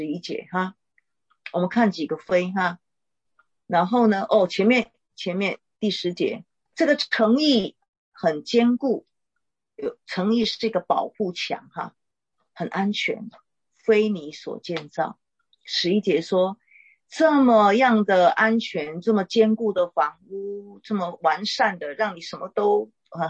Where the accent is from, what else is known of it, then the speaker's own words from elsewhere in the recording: China; 我们中国人不管是台湾也好，他有很早期很苦的时候